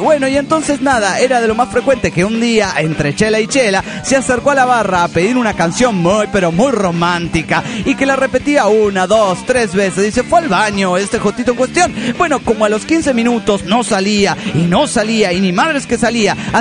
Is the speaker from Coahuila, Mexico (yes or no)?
no; Villahermosa, Tabasco, Mexico; now in Mexico City, Mexico; Bueno, digo de Villahermosa porque ahora en Semana Santa estoy en Villahermosa, mi tierra natal. Aunque últimamente estoy chambeando y todo en el DF, ¿no?